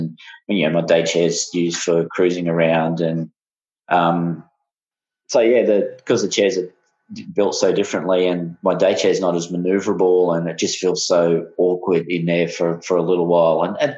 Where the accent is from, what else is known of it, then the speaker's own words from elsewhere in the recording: Adelaide, South Australia, Australia; born there; now in Brisbane, Australia; Not originally. I was born in Adelaide. Many years ago. My dad was in the army, so we moved around a lot.